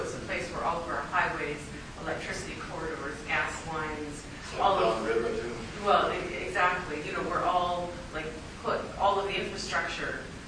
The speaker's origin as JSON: {"language": "English", "town": "Ottawa", "region": "Ontario", "country": "Canada", "tie": "born or raised there", "said": "I grew up in Ottawa, and Ottawa has a greenbelt"}